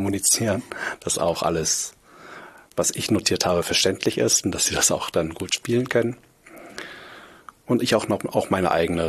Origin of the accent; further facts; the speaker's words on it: Kiel, Schleswig-Holstein, Germany; also born or lived in South Korea; Und ich komme natürlich auch aus Kiel, deswegen ist es mal schön, wenn man im Norden ist.